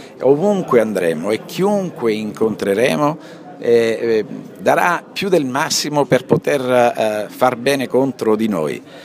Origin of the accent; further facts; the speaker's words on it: Reggio Calabria, Calabria, Italy; Io da reggino non ho valutato i pro e i contro